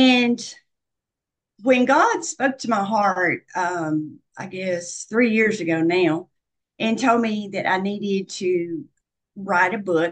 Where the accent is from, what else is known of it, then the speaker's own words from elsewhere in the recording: the South, United States; So I did put a chapter in there about Southern Belles, since I'm from the South, and about how they dress, how they talk